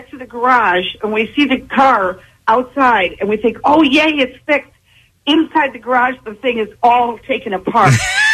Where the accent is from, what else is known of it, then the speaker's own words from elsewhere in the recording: New York, United States; I grew up in New York, and we drove all our trips, and one was worse than the next.